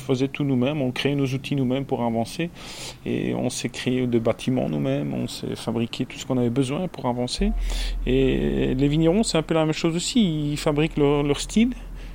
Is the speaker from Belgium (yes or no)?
yes; Marchin, Wallonia, Belgium; je suis originaire de Marchin. Je suis né à Marchin. Mes parents ont une ferme familiale ici à Marchin depuis 3 générations. Et moi, je suis le dernier de 3 enfants.